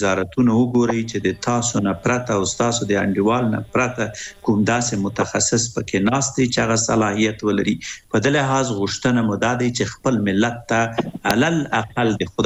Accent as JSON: {"language": "Pashto", "country": "Afghanistan", "said": "مونږ هم افغانان یو"}